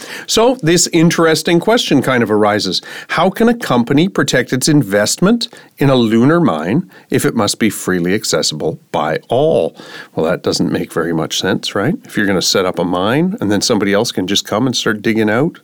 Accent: Canada; I'm Canadian.

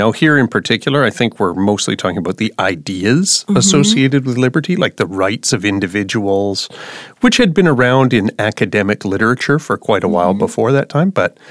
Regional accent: Ontario, Canada; I'm from Ontario in Canada

